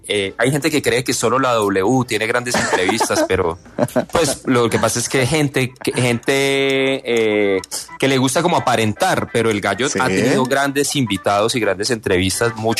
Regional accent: Colombia; Porque soy colombiano.

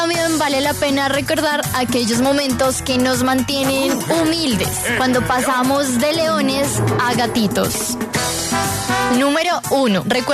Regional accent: Colombia; Eso sí, como buenos colombianos, recursivos.

